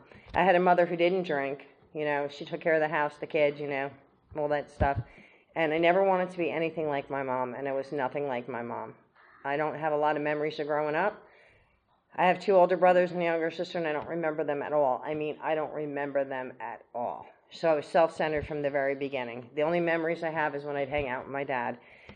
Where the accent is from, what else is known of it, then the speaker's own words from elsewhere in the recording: New Jersey, United States; And I was born and raised in New Jersey, Irish Catholic, and that just says it all, you know what I mean?